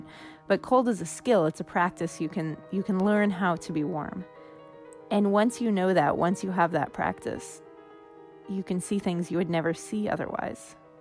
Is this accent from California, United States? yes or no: yes; California, United States; I grew up in California, and I was always obsessed with sled dogs.